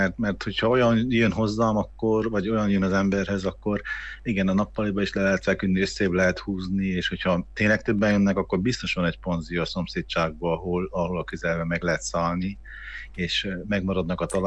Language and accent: Hungarian; Székely Land, Romania; és mi vagyunk, székelyek vagyunk. Tehát ha mondjuk egy olyan vidéken lakok, Székelyföldön, ahol évszázadokig fából építkeznek